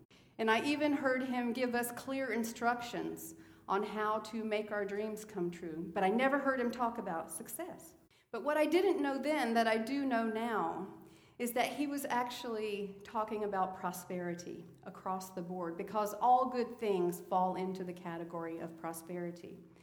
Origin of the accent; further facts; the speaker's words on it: Italy; When I was a little girl growing up in Italy